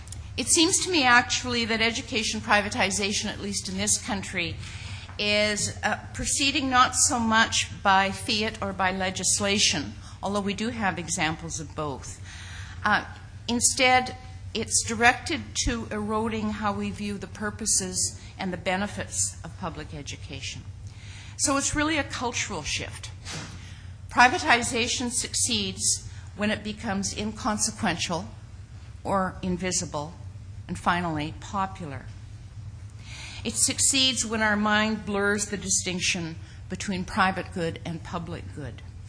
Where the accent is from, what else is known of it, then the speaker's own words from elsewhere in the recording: Ontario, Canada; even though I come from Ontario, you guys do have your work cut out for you here.